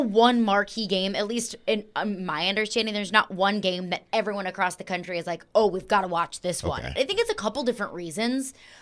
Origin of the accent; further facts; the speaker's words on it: St. Louis, Missouri, United States; I grew up in St. Louis, which is one of the biggest baseball towns in America.